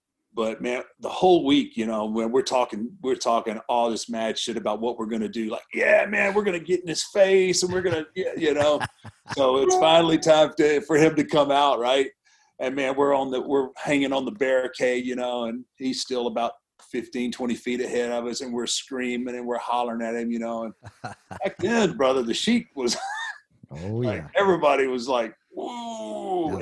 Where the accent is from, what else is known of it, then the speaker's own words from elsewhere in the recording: Houston, Texas, United States; So I grew up in Houston with Paul Bosch.